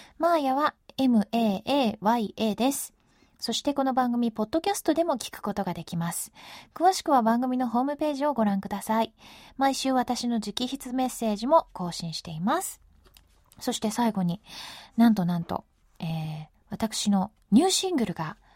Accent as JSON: {"language": "Japanese", "region": "Tokyo", "country": "Japan", "tie": "born or raised there", "said": "東京生まれで今も東京にしか住んだことがないんですけれども"}